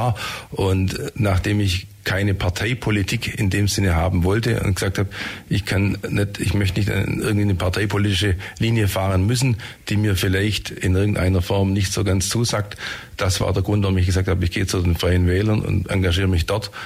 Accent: Ulm, Baden-Württemberg, Germany; Ich bin in Ulm geboren, aufgewachsen, lebe seit meiner Geburt in Ulm.

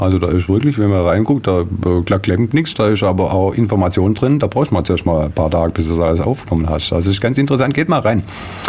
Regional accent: Swabia, Germany; Also ich bin Schwabe

